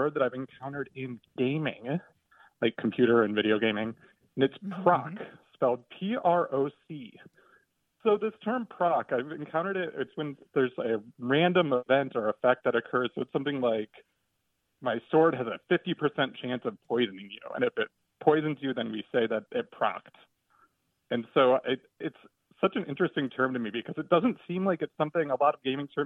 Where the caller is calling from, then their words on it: Washington, District of Columbia, United States; I'm calling from Washington, D.C.